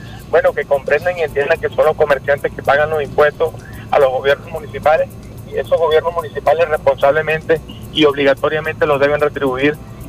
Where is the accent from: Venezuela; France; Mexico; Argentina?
Venezuela; Nosotros somos pues venezolanos